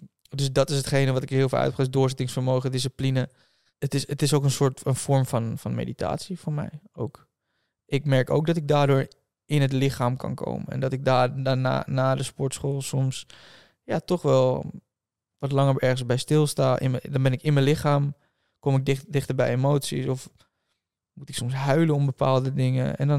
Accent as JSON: {"language": "Dutch", "town": "Lelystad", "region": "Flevoland", "country": "Netherlands", "tie": "born or raised there", "said": "ik ben in Lelystad opgegroeid en ik ben net 4 maanden in Dubai geweest. En ik ben nu even in Lelystad."}